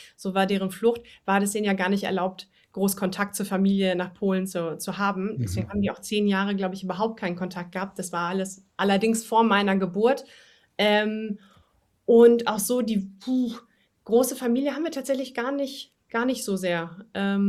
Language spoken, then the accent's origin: German; North Rhine-Westphalia, Germany; Ich bin eine Ruhrgebietsperle. Ich bin im Ruhrgebiet groß geworden, lebe da jetzt auch wieder.